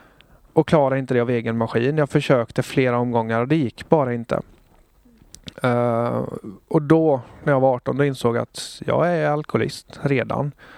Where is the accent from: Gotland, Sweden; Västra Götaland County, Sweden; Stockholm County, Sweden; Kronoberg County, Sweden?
Västra Götaland County, Sweden; Alingsås; Jag är uppvuxen i Alingsås kommun. Jag är 27 år gammal.